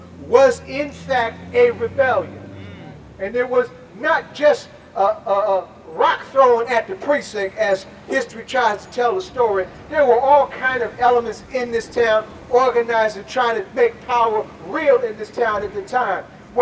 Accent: Plainfield, New Jersey, United States; Because, see, I'm originally from Plainfield. I came to Newark later.

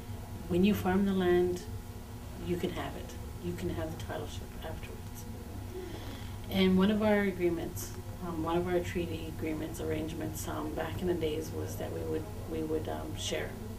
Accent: Ontario, Canada; I'm from the Cayuga Nation, Turtle Clan, Six Nations of the Grand River.

